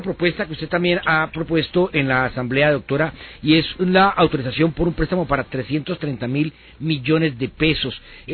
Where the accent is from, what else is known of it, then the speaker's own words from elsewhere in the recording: Cali, Valle del Cauca, Colombia; somos los caleños y los vallecaucanos